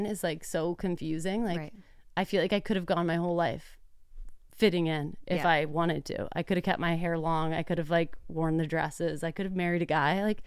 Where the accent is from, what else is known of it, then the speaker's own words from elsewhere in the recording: Dallas, Texas, United States; my parents are from Pennsylvania, but I grew up in Dallas.